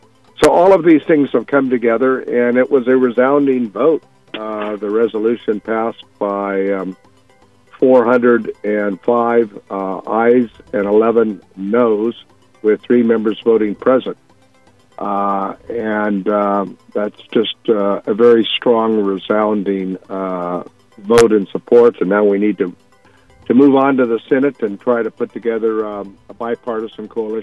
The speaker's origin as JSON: {"language": "English", "town": "Fresno", "region": "California", "country": "United States", "tie": "born or raised there", "said": "And everyone smiles, and they know that I'm from Fresno, California."}